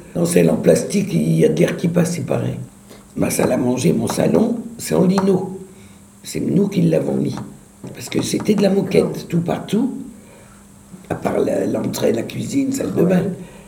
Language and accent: French; Reims, Grand Est, France; born there; je réside au quartier des Châtillons depuis 1968. Je suis né à Reims, 23-12-45.